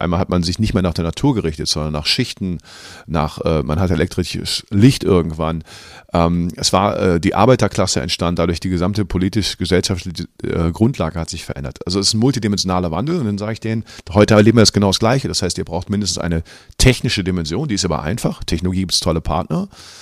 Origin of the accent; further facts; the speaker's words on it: Cologne, North Rhine-Westphalia, Germany; als Kölner